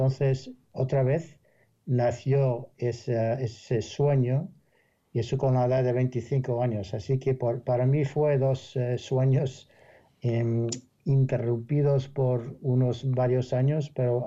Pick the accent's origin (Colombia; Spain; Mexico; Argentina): Spain; para mí es un orgullo poder decir que soy español